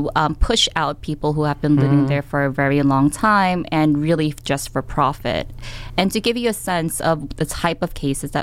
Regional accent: Queens, New York, United States; Well, I was born and raised in Queens, and I was really, you know, embedded in the neighborhoods that I grew up in.

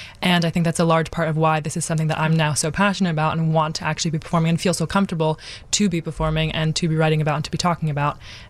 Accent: San Francisco, California, United States; also born or lived in New Jersey / Michigan; now in New York, United States; San Francisco, then Jersey, then Michigan, now New York, a bit all over the place, coast. I'm first generation here, so I'm German, and so my parents moved here.

